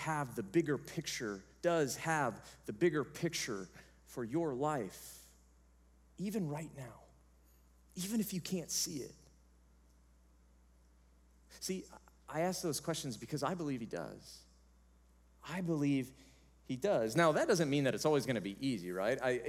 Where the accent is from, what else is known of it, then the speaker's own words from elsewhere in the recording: Missouri, United States; he knew I was from Missouri.